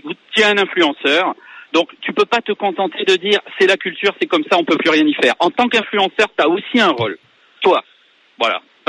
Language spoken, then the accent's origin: French; Marseille, Provence-Alpes-Côte d'Azur, France; Et je suis marseillais et toute ma famille est marseillaise